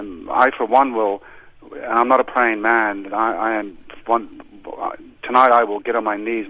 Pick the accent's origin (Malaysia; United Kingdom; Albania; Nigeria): United Kingdom; Belfast, Northern Ireland; now in Worcester, United States; I grew up in Belfast, Northern Ireland, an ultra-Protestant, grew up in the rhetoric of Ian Paisley